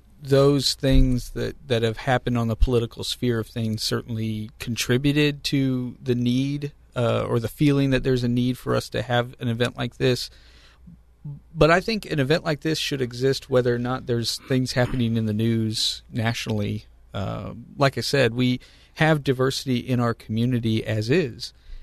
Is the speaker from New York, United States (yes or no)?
no; Jackson, Missouri, United States; I grew up in Southeast Missouri, grew up in Jackson, and have been raised in this area.